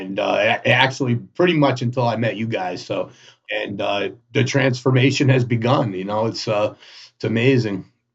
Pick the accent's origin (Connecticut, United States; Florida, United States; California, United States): Connecticut, United States; also born or lived in New York; I lived in New York for the first time and I'm from Connecticut. So I moved back to Connecticut because my family